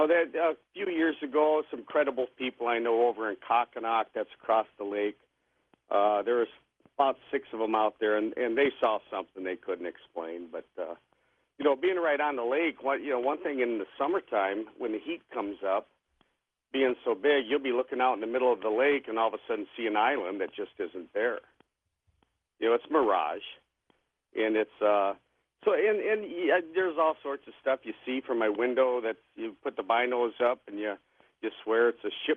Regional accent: Illinois, United States; also born or lived in Wisconsin; I was born in Illinois, and I grew up in northern Illinois and Wisconsin.

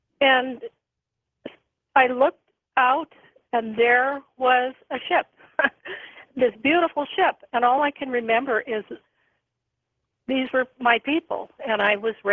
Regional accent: California, United States; And I had grown up I grew up in the Silicon Valley.

